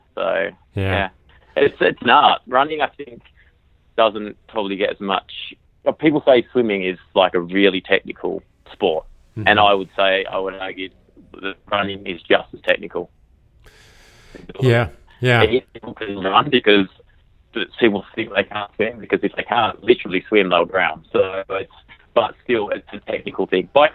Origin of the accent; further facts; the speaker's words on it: Australia; I've been growing up in Australia, sports just a way of life there.